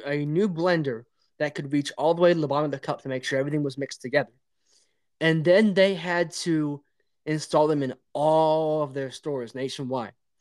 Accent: United States; I will listen to what the president has to say. That's just, I'm American.

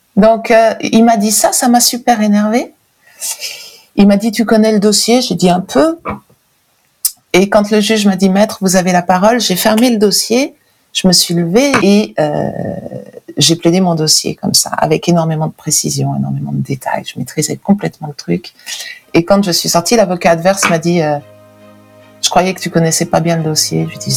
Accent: Lyon, Auvergne-Rhône-Alpes, France; Je suis avocat. Je suis lyonnaise.

